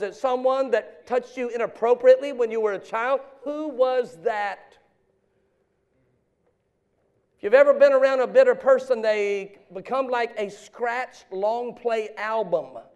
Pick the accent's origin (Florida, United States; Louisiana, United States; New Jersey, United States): Louisiana, United States; Baton Rouge; So I'm growing up in Baton Rouge, Louisiana. My dad's never home.